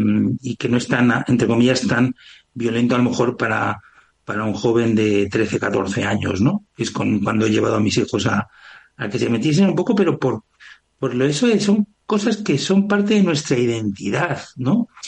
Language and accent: Spanish; Santa Cruz de Tenerife, Canary Islands, Spain; vivía en Tenerife. Por cierto, quiero hacer un matiz, como ya sabéis que soy canario y chicharrero